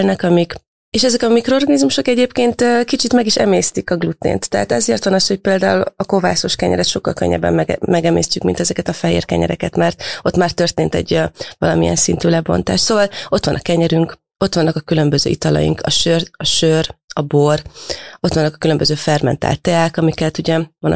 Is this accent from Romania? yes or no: yes; Transylvania, Romania; otthon is, mert én egyébként erdélyi vagyok